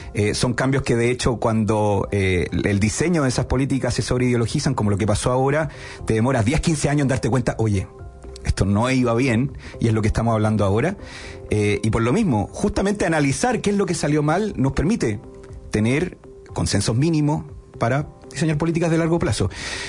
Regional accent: San Fernando, O'Higgins, Chile; Yo soy colchagüino, soy de San Fernando, y Colchagua fue justamente una de las provincias conejillos de India

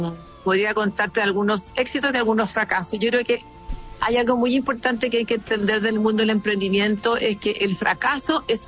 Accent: Chile; tuve grandes oportunidades, viví afuera, trabajé afuera, pero siempre mi vínculo fue más potente con Chile. Quizás me dio mucho susto viajar, tal vez soy demasiado chilena.

